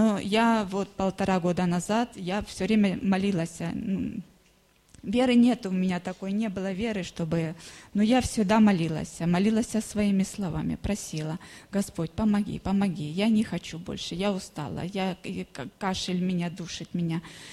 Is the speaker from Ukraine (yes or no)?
yes; Ukraine; я тоже с Украины, живу здесь, в Лескале.